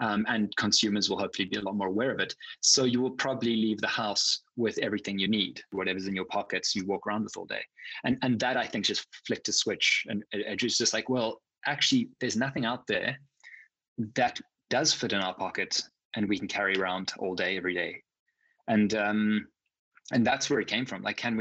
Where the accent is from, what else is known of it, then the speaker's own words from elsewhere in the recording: Cape Town, Western Cape, South Africa; I grew up in South Africa, in Cape Town, which is, for anyone that's been there or knows anything about it, it's a very outdoors sort of place.